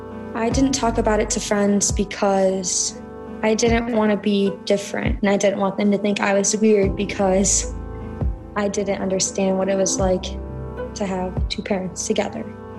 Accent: Cleveland, Ohio, United States; I'm 15 years old, and I'm from Cleveland, Ohio.

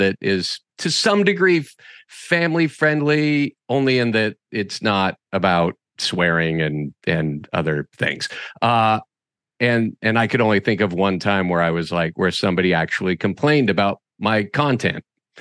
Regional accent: Boise, Idaho, United States; I was born and raised in Boise, Idaho, and I grew up in Boise and I went away for, I think about seven years.

